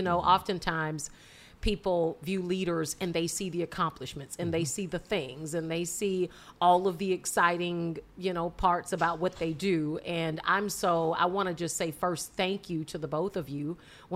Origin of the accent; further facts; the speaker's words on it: Louisiana, United States; So I am from the other country called Louisiana. And I'm a Creole girl through and through.